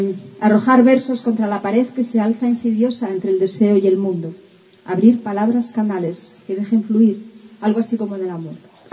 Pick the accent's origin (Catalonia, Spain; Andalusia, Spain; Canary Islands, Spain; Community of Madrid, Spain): Andalusia, Spain; Seville; vengo de Sevilla